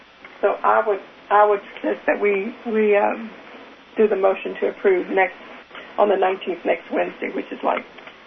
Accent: Dallas, Texas, United States; in Dallas, because I came from the Dallas area

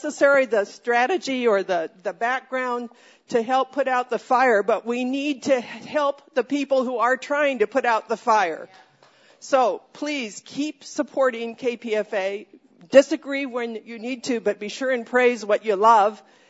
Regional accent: San Francisco, California, United States; I'm from San Francisco.

